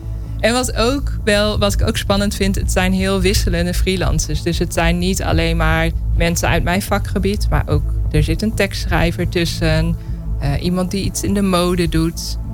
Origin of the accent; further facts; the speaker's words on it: Leek, Groningen, Netherlands; Ik kom uit Leek.